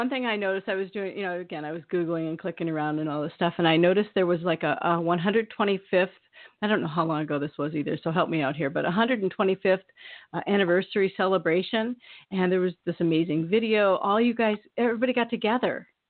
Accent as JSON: {"language": "English", "region": "Iowa", "country": "United States", "tie": "born or raised there", "said": "Yeah, I grew up in Iowa"}